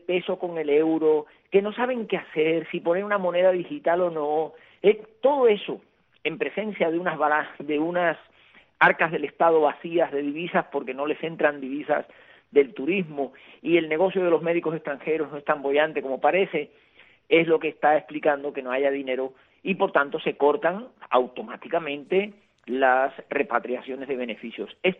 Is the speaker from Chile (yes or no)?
no; Cuba; Yo recuerdo que yo cuando era chiquito en Cuba